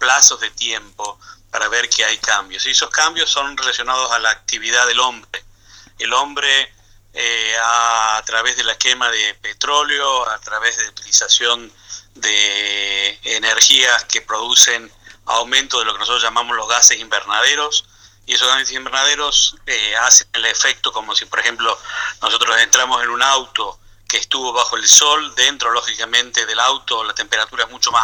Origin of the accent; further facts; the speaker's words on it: Córdoba, Argentina; accent: cordobés; now in Israel; Exactamente, yo soy originalmente de Córdoba, así que van a escuchar todavía hablar un poco cordobés. Y bueno, sí, yo hace 30 años que trabajo aquí en Israel